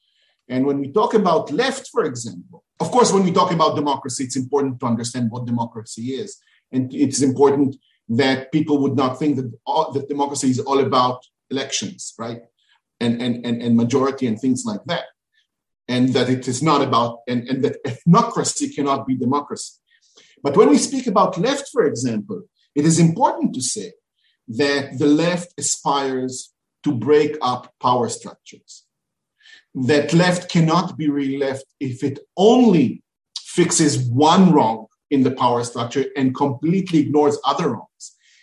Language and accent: English; Israel; English is a second language; I was born in Israel. I was raised in Israel.